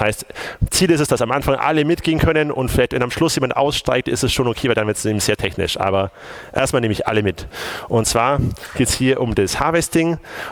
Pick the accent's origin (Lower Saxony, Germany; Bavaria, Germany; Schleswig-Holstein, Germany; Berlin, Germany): Bavaria, Germany; Augsburg; bei der Bundestagswahl wollte ich von Augsburg, wo ich herkomme, wollte ich Daten über die Wahlbezirke haben.